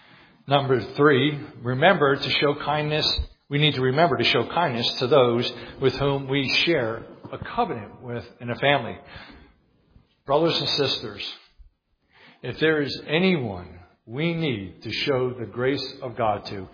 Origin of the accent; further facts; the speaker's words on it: New Jersey, United States; born there; I mean, I tell people, I joke about it a lot, and I was born in New Jersey.